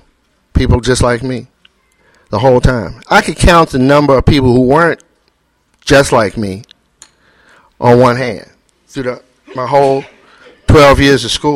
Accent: Washington, District of Columbia, United States; I was born and raised in Washington, like I said. I went to D.C. public schools.

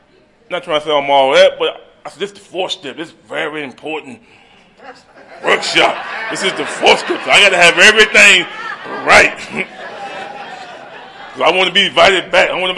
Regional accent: North Carolina, United States; I'm from North Carolina, I'm a country boy, born and raised in North Carolina. My grandma raised me.

